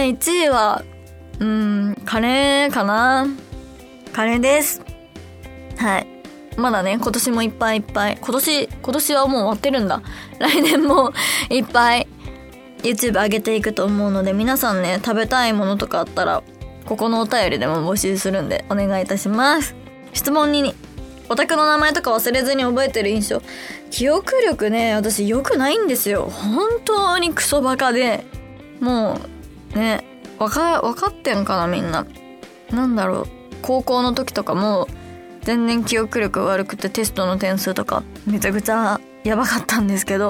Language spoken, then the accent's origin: Japanese; Osaka, Japan; accent: Kansai; moved away as an adult; now in Tokyo, Japan; 上京して約3年ちょっとぐらいとかになるんですが、なんだろう、もともと東京のお友達が多かったっていうこともあって、結構上京してすぐ関西弁抜けちゃったかなって感じです。